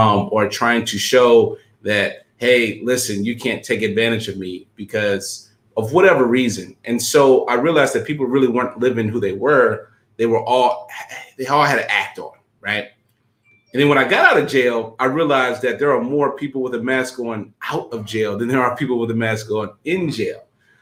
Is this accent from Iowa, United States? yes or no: no; St. Louis, Missouri, United States; I come from St. Louis, Missouri. A lot of people don't know this, but St. Louis always ranks in the top five most dangerous cities in America.